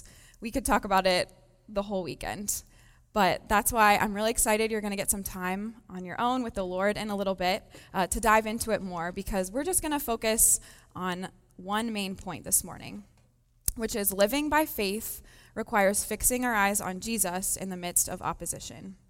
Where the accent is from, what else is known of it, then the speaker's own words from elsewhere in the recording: Cincinnati, Ohio, United States; I'm on staff with H2O. A little bit about me really quick is I'm from Cincinnati, Ohio. I was born and raised a Buckeye.